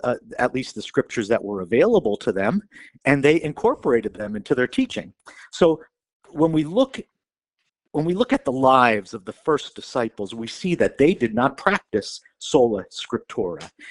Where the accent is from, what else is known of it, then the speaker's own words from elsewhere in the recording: Pittsburgh, Pennsylvania, United States; Yeah, I often have to go back to my hometown for the good stuff, and that's about 5 hours away.